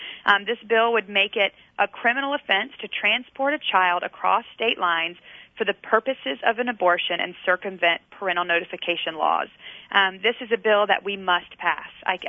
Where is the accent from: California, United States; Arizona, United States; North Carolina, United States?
North Carolina, United States; I'm from North Carolina, and I had two members in North Carolina with 100% voting records vote the wrong way